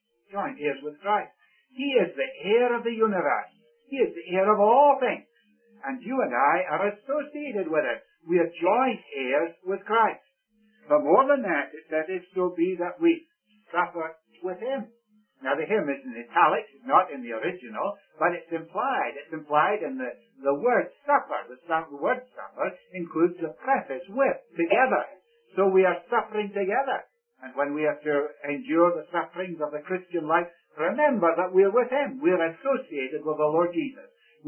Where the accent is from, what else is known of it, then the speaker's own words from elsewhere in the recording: India; born there; And I'm not even a Scotsman. I was born in India. And you might say I'm an Indian